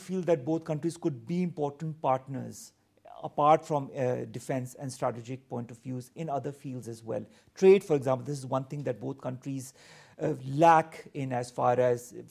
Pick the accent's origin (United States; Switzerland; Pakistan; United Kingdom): Pakistan; English is a second language; because to me, being a Pakistani, the Russian language seems a very difficult language.